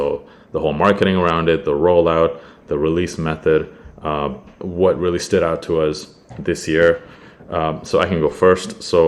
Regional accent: Canada; since I am not American and we don't have that in Canada

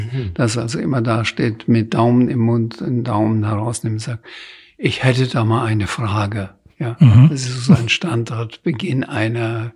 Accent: Bamberg, Bavaria, Germany; Ich kann in Bamberg durchaus durch die Stadt gehen, in meiner Heimatstadt

